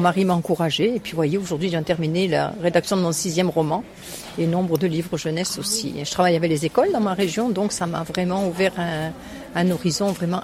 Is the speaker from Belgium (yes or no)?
no; Brittany, France; now in Saint-Dionisy, France; je suis bretonne en fait, mais j'habite dans la région j'habite dans le Gard, près de Nîmes, on va dire, un petit village qui s'appelle Saint-Dionysie, qui est sur la route de Sommières.